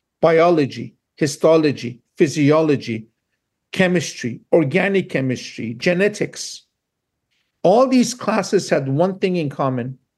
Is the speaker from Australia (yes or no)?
no; Iran; So, yes, I am from Iran.